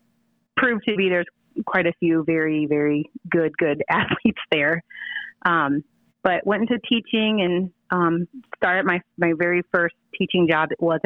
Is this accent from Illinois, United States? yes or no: yes; Columbia, Illinois, United States; I'm born and raised, Columbia, Illinois. I went to, the Catholic school, though. I went to ICS in Jabot.